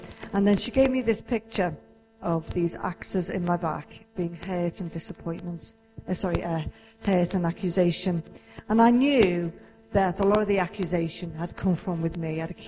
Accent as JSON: {"language": "English", "town": "Liverpool", "region": "North West England", "country": "United Kingdom", "accent": "Scouse", "said": "I'm from Liverpool. So I can put on a really Scouse accent"}